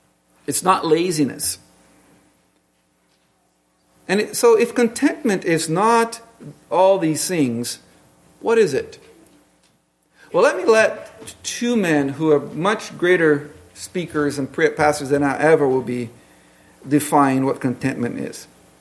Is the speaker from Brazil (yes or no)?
yes; Brazil; Growing up in Brazil, there was a big book that every girl was supposed to read.